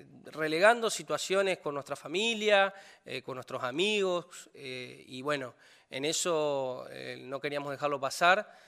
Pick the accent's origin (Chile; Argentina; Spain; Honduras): Argentina; Paraná, Entre Ríos; yo soy de Paraná y en Paraná